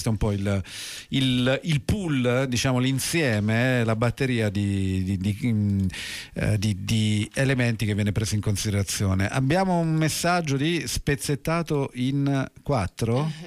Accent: Rome, Lazio, Italy; No, io sono Romano.

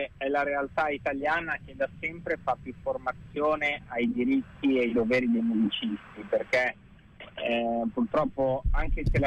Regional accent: Bologna, Emilia-Romagna, Italy; Da Bologna, sì, sono bolognese.

